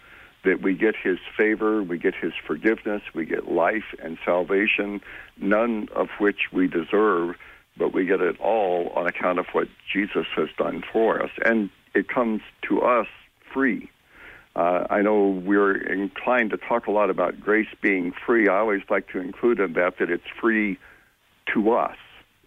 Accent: Memphis, Tennessee, United States; I grew up in the South and in Memphis

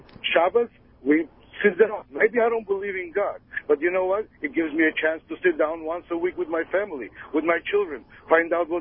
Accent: Russia; I'm from Russia, and I'm Jewish.

